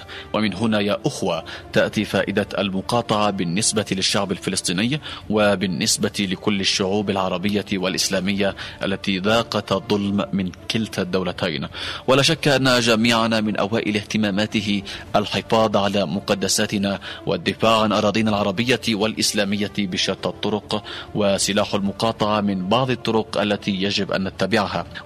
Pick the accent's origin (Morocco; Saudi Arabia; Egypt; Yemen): Yemen; تعود علينا نحن كشعب يمني